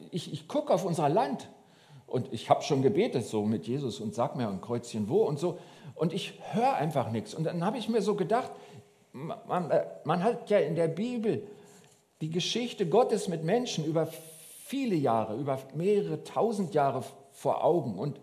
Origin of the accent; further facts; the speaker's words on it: Berlin, Germany; born there; Also ich bin ja in Berlin geboren